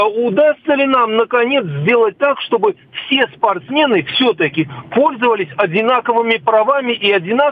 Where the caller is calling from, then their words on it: Moscow, Russia; Я из Москвы на текущий момент.